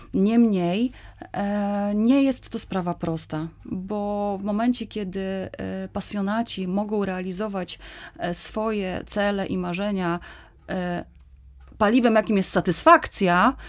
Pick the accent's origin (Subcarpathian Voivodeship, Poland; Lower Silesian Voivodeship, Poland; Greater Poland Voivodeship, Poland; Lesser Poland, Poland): Subcarpathian Voivodeship, Poland; Rzeszów; jako rodowita rzeszowianka, żyjąca przez wiele lat w odległości raptem 15 kilometrów od Łańcuta